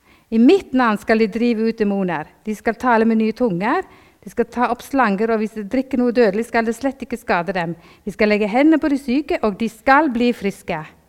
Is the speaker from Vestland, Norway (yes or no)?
yes; Vestland, Norway; Nå, altså, jeg er sogning. Det er ikke alle som forstår hva jeg sier.